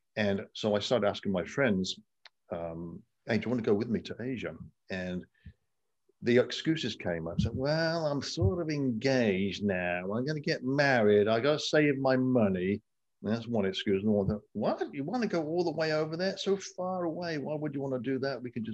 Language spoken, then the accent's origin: English; England, United Kingdom; But growing up in England, the normal thing to do, you do with your buddies, is you take off to Spain or Portugal or the beaches in the Mediterranean.